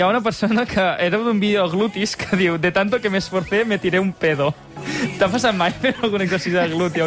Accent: Girona, Catalonia, Spain; Jo també sóc de Girona, per començar.

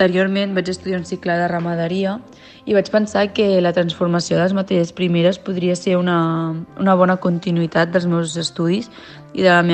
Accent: Piera, Catalonia, Spain; soc de Piera, d'un poble de la comarca de l'Anoia.

